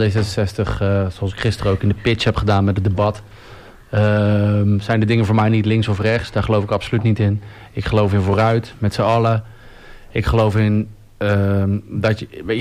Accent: North Brabant, Netherlands; born there; also born or lived in Amsterdam; now in Texel, Netherlands; En ik ben geboren in Brabant. En na vele omzwervingen via het buitenland, studies en reizen, ben ik via Amsterdam door de liefde op Texel gekomen.

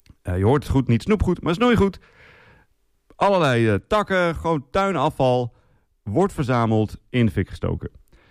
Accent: Assen, Drenthe, Netherlands; het Bartjebeeld in Drenthe, Assen, waar ik vandaan kom, is materieel erfgoed.

